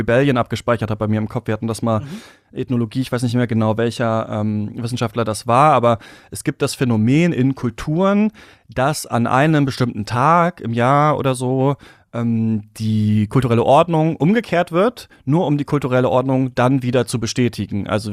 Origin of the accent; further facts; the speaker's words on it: East Germany, Germany; born there; ich bin wirklich echt so kurz vor Mauerfall geboren im Osten